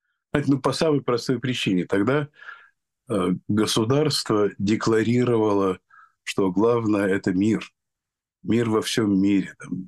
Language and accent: Russian; Russia; now in London, United Kingdom; я из России.